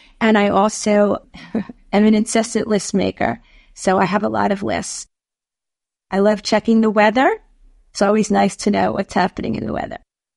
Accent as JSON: {"language": "English", "region": "New York", "country": "United States", "said": "I am from New York."}